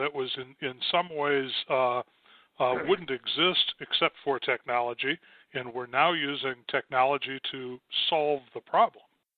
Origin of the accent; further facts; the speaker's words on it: South Dakota, United States; So I did notice that that my home state of South Dakota is a member